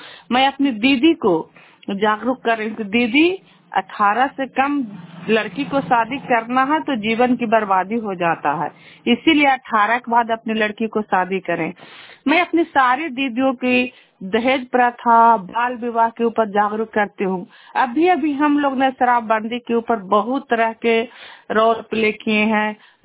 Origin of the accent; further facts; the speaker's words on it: Nalanda, Bihar, India; घर पर नौसा जिला नालंदा के निवासी हूँ, बिहार राज्य के निवासी हूँ।